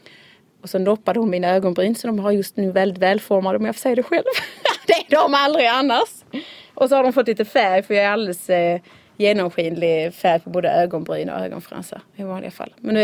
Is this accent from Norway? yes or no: no; Malmö, Skåne, Sweden; also born or lived in Västerås; Jag är född och uppvuxen i Malmö. Mm. Mina föräldrar är från Kristianstad, trakten. Hela min släkt bor i orterna runt omkring och i Kristianstad. Men jag är uppvuxen i Malmö.